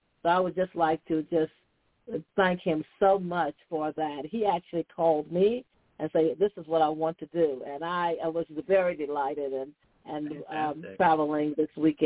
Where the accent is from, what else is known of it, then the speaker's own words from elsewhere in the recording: Green Pond, South Carolina, United States; We did not have one when we were growing up in Green Pond, and we still do not have one.